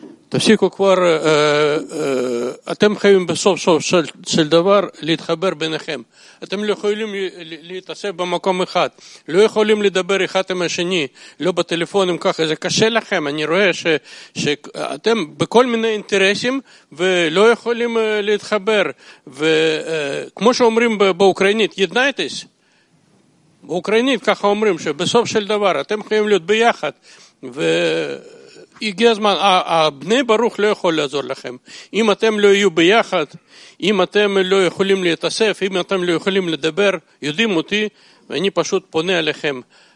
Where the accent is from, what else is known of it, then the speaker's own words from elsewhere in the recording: Lviv, Lviv Oblast, Ukraine; אני פשוט רוצה לפנות לקבוצות אוקראינה, כי אני מאוקראינה, מיר לבוב.